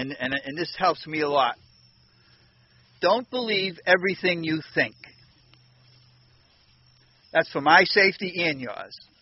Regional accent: Winthrop, Massachusetts, United States; I'm from Winthrop, Massachusetts

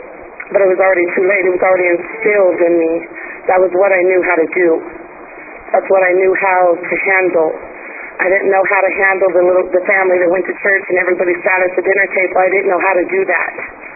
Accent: Compton, California, United States; I'll start out, I was raised in Compton, California. I was raised by bikers my entire life.

